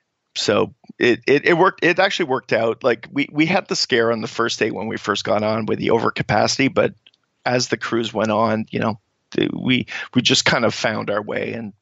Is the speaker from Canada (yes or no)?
yes; Canada; I'm coming from Canada, so I don't